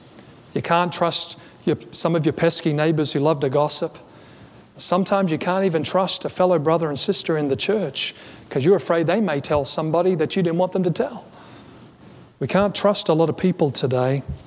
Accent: Australia; celebrations had broken out across my home country

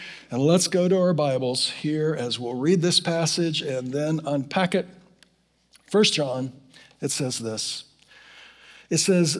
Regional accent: Florida, United States; I'm from Florida originally.

